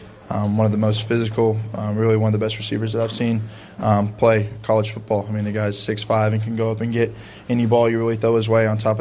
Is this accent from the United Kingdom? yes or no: no; Texas, United States; born or raised there